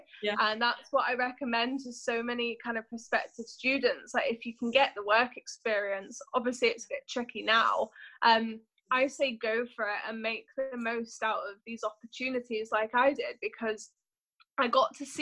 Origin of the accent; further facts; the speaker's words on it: Yorkshire and the Humber, United Kingdom; also born or lived in Birmingham; I'm originally from Birmingham, but I literally lived in Birmingham for a few years once I was born, and then Yorkshire's been where I've always been placed.